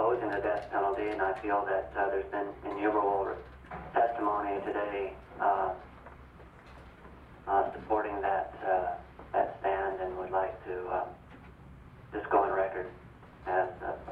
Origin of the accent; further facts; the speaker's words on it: Huntsville, Texas, United States; I grew up in Huntsville, Texas, which is where they used to execute and today do continue to execute Texas prisoners.